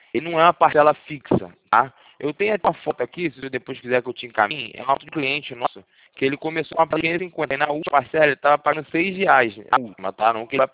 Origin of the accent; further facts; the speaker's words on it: Rio de Janeiro, Brazil; Eu sou do Rio, sou cidade do Rio de Janeiro.